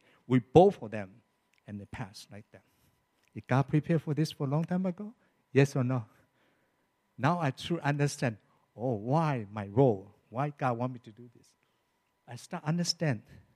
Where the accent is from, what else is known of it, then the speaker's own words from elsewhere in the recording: Taiwan; Don't forget, I'm Chinese, but from Taiwan, not from mainland China.